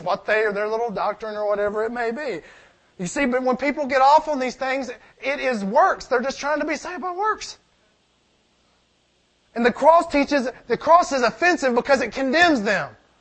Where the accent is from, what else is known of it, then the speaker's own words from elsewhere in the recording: Tennessee, United States; born there; I was born in Tennessee. It's written on my license. It's written on my birth certificate.